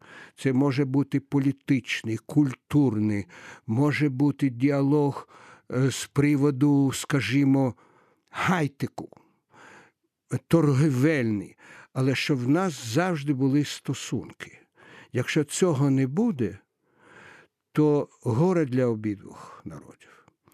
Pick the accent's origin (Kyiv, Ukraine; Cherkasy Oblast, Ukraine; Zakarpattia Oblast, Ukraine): Kyiv, Ukraine; now in Jerusalem, Israel; Я, як киянин, який тут народився, хочу вам сказати, що в світі для мене існує тільки два міста. Те Єрусалим, в якому я живу, який я добре знаю, і Київ.